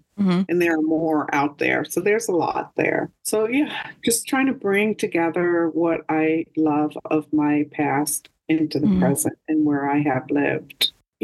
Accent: East Coast, United States; And so to go from where I grew up on the East Coast to that, it was, I had an extreme reaction to it.

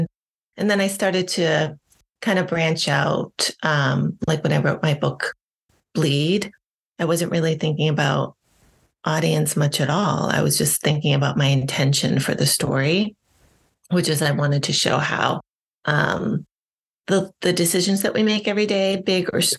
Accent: Salem, Massachusetts, United States; coming from Salem, Massachusetts, where, by the way, growing up in Salem, Massachusetts, it was just no big deal.

